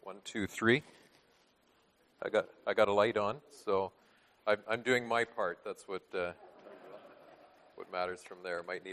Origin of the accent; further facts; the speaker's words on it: St. Jacobs, Ontario, Canada; By way of introduction, I come from the St. Jacobs area, Waterloo County.